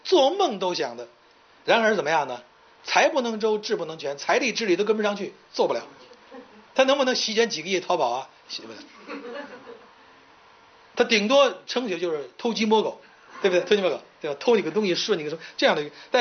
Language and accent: Chinese; China; 我们中国人比较注重孩子能力的培养